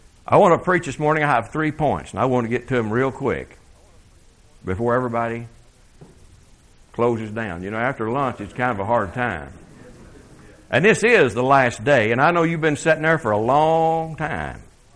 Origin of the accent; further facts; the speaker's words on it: the South, United States; I'm from the South.